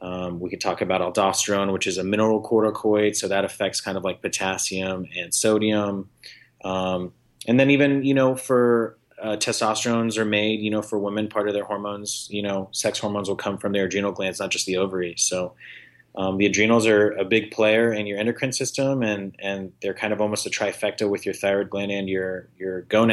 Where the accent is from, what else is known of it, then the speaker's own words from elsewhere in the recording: Texas, United States; Yes, I was born and raised in Texas.